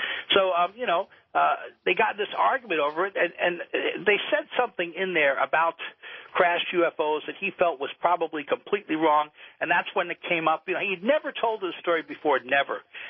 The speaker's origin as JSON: {"language": "English", "town": "New York City", "region": "New York", "country": "United States", "tie": "born or raised there", "said": "growing up in New York City on WOR"}